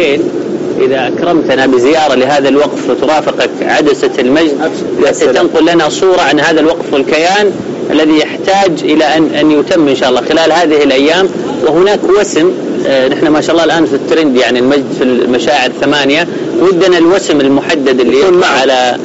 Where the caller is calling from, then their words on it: Hadhramaut, Yemen; أنا أقولهم هذا من حضرموت أشارككم